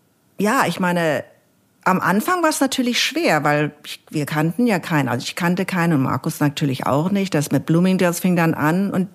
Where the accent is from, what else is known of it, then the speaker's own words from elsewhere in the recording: Berlin, Germany; now in California, United States; meine Heimat, wenn man sich das so dann anguckt, ist immer noch Berlin. Meine Heimat. Ich bin aus Berlin, obwohl...